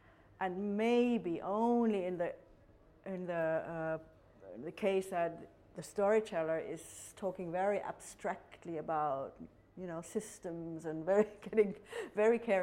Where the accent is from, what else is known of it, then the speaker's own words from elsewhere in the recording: Germany; I grew up in Germany, post-war Germany.